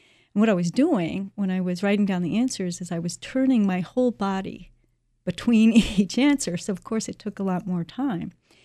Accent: Severna Park, Maryland, United States; I grew up here in Maryland in Anne Arundel County in the Severna Park area. I went to Severna Park High School.

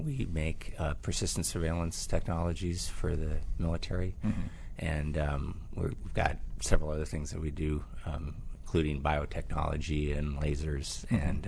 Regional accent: Livermore, California, United States; I grew up in Livermore, California.

